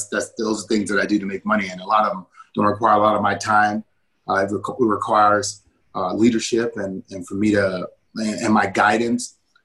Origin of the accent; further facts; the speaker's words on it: New Orleans, Louisiana, United States; So I'm from New Orleans, and the food is rich down there, and we love our food